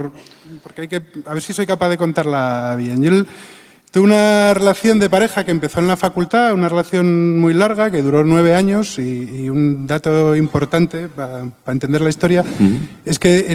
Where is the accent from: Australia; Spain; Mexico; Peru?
Spain; Oviedo, Asturias; De Oviedo, de Asturias.